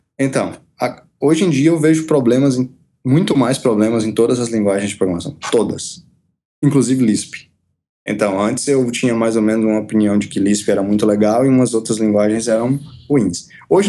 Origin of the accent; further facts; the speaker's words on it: Piauí, Brazil; born there; moved away as an adult; Eu nasci no Piauí e me mudei para o Rio Grande do Sul para fazer mestrado em computação gráfica.